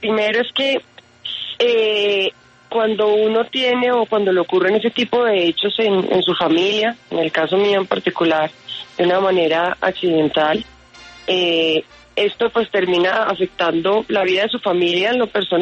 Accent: Colombia; soy una colombiana común, común y corriente

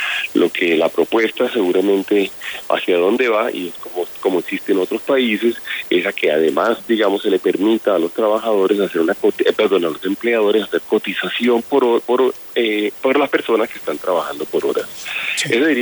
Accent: Colombia; Nosotros no podemos estar satisfechos como colombianos

